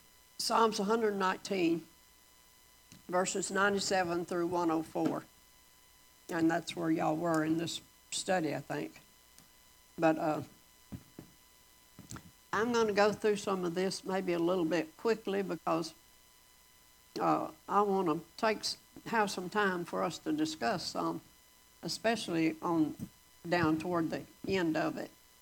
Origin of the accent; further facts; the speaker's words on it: Mississippi, United States; I'm from Mississippi. So, if any of you know how to say it, just tell me.